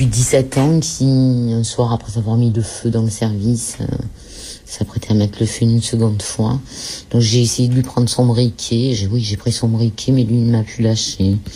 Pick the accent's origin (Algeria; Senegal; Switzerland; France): France; Marseille, Provence-Alpes-Côte d'Azur; je suis marseillaise. Mon père est des Corses.